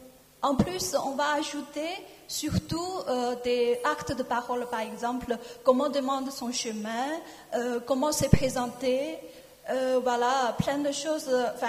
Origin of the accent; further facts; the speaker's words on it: China; French is a second language; moved away as an adult; now in France; moi je suis chinoise, je suis venue en France depuis 2005. J'ai fait mes études en France, à Aix-en-Provence